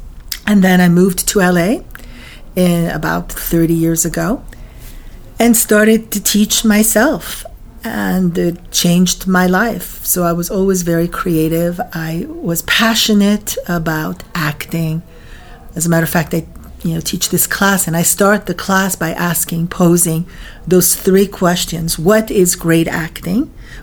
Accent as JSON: {"language": "English", "region": "New York", "country": "United States", "tie": "born there", "also_born_or_lived": "Paris", "said": "I was born in New York. My dad was the president of the William Morris Agency in Paris."}